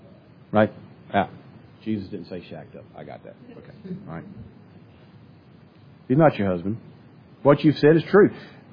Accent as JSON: {"language": "English", "region": "Scotland", "country": "United Kingdom", "said": "I'm Scottish."}